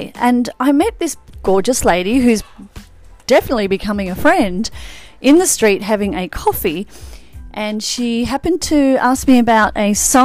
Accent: Kingscliff, New South Wales, Australia; My hometown of Kingscliff, anywhere really that is supportive of local artisans, producers. I know that we had something planned for the Tweed region similar to this

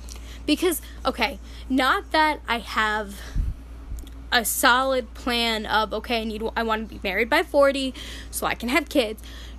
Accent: New Jersey, United States; because I was an out-of-state student, because I've been born and raised in New Jersey. I lived in New Jersey. I didn't live in Arizona.

